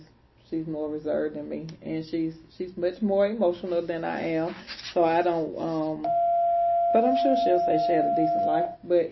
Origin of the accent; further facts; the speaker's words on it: Athens, Georgia, United States; I grew up in Naylor B. Holmes, which is a part of the Athens Housing Authority. It's on the east side of Athens, and it's a housing project, very, very low-income area.